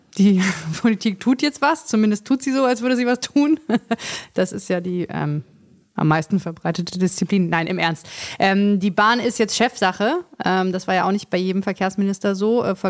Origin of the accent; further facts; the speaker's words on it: Berlin, Germany; als Berliner